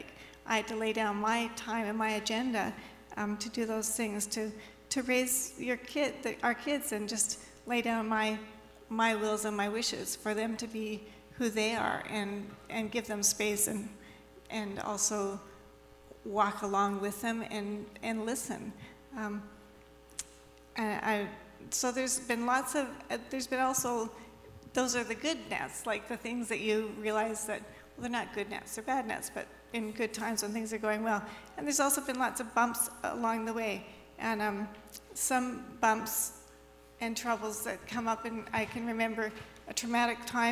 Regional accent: Vancouver, British Columbia, Canada; So I was raised in Vancouver. I was a good kid.

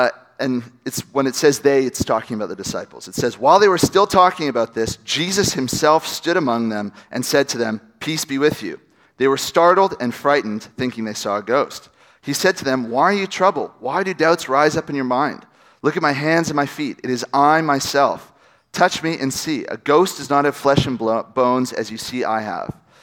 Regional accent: Langley, British Columbia, Canada; I am from Walnut Grove. I'm from Langley, British Columbia. I attended NLCC for about 18 years before moving away

